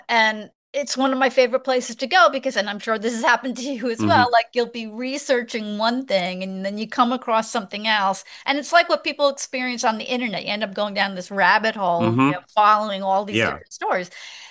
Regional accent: New York, United States; I grew up on Long Island, and that was torture for me.

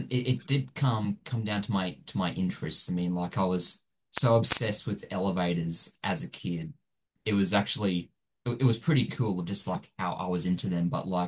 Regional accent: Australia; And I think, yeah, I am. I'm just a Australian on my own terms.

